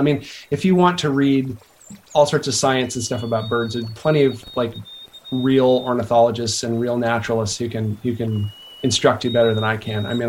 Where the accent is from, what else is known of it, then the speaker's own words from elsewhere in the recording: Pacific Northwest, United States; like my youth growing up in the Northwest bird, and they're everywhere in the Northwest.